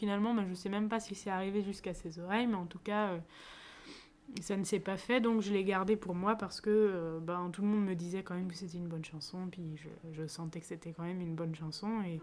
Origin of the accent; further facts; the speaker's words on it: Nancy, Grand Est, France; born there; Et moi, je suis née à Nancy, donc au nord de la France